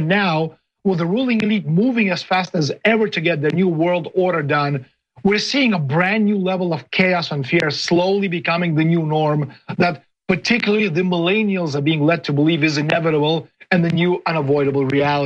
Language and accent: English; Russia; English is a second language; now in United States; It's happening in Russia, in my hometown.